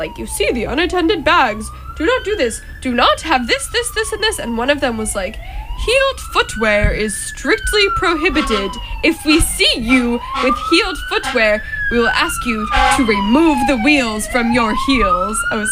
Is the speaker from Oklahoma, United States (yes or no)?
no; San Diego, California, United States; So, I'm from San Diego.